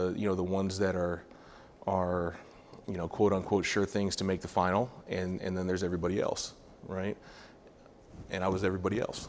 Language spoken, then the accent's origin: English; California, United States; For sure. I'm from California.